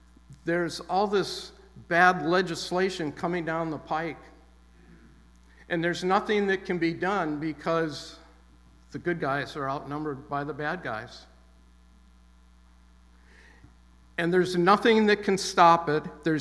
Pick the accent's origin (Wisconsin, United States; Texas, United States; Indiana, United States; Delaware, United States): Indiana, United States; The small town that I was raised in Indiana